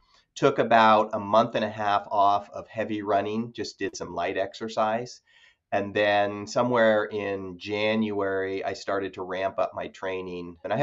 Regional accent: California, United States; Growing up in California and loving the mountains, Tahoe is just this iconic, it's just beautiful lake.

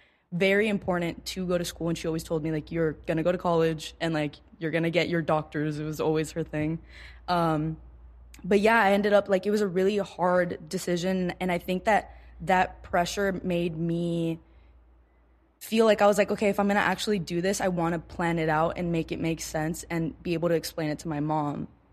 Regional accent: El Paso, Texas, United States; I grew up in El Paso, and literally 15 minutes, it's Mexico and it's Juarez.

